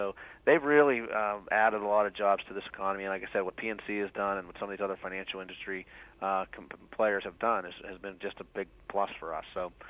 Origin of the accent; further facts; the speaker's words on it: Pittsburgh, Pennsylvania, United States; Well, obviously, I'm from Pittsburgh, and I'm a city taxpayer